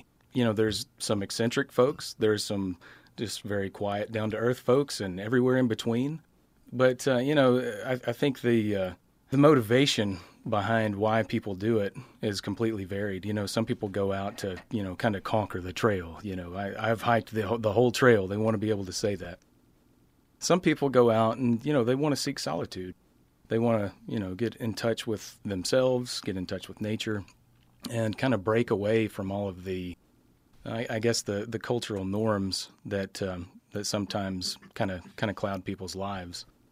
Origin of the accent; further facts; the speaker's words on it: Tennessee, United States; Personally, I grew up in Northeast Tennessee, so I call it Appalachian.